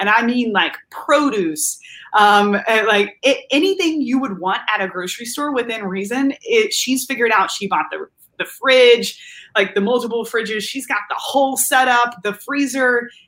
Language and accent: English; Danville, Kentucky, United States; moved away as an adult; also born or lived in Telluride, Colorado; now in Amsterdam, Netherlands; we grew up in Danville, Kentucky together.